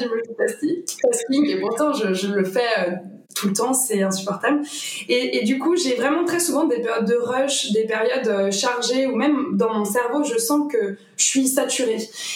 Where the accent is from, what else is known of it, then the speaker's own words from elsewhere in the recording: Lyon, Auvergne-Rhône-Alpes, France; je suis lyonnaise pure souche, c'est-à-dire que j'y suis née, j'y habite à fond. J'ai 29 ans